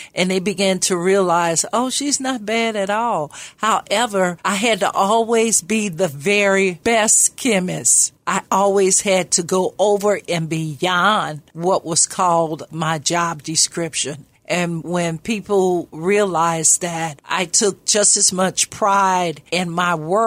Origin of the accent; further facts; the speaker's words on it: New Orleans, Louisiana, United States; now in St. Louis, United States; And as I grew up in New Orleans, I noticed that racism was very forward.